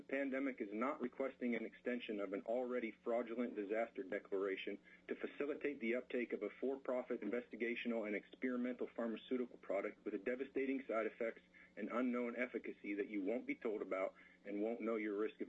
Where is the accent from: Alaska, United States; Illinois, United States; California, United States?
Alaska, United States; Fairbanks; I am from Fairbanks and am representing myself, my wife, and my daughter